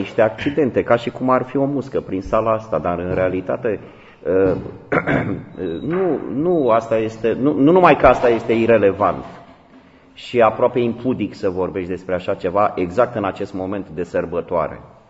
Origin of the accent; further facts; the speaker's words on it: Romania; așa suntem noi ca români